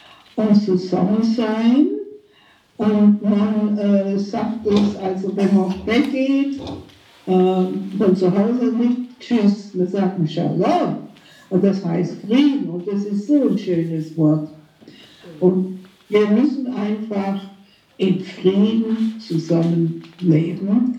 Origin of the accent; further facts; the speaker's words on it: Kippenheim, Baden-Württemberg, Germany; im Schwabenland, in der Nähe von Göppingen und Stuttgart, aber die Heimat ist immer noch in Kippenheim. Wir sagen ja Kippener